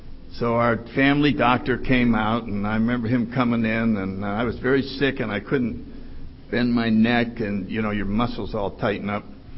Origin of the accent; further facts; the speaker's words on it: New Haven, Connecticut, United States; I grew up in New Haven, Connecticut, and I was born in 1931.